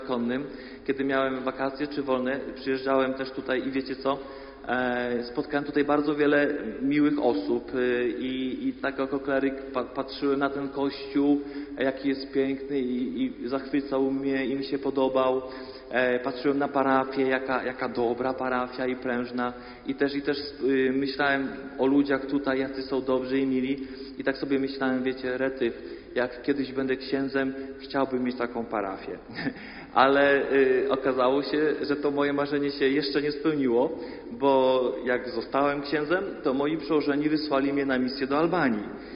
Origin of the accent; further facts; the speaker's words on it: Medyka, Subcarpathian Voivodeship, Poland; jestem salwatorianinem, pochodzę z Medyki